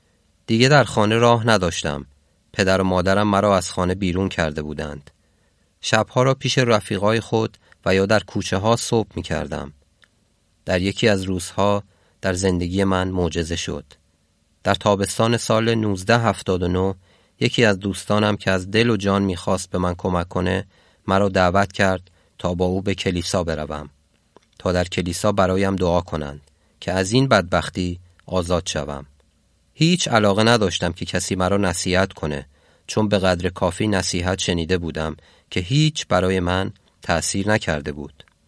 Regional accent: Tehran, Tehran Province, Iran; من از ایران هستم و در شهر تهران تولد شدم.

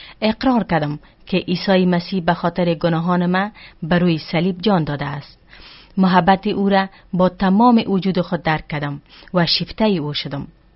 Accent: Afghanistan; ما از افغانستان هستم و در یک خانواده روشنفکر به دنیا آمدیم و کلان شدیم.

